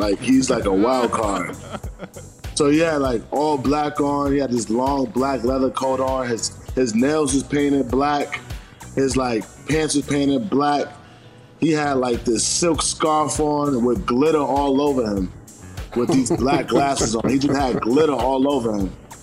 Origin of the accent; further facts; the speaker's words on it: New York City, New York, United States; Like, I'm from Harlem, New York, a place where it's super tough.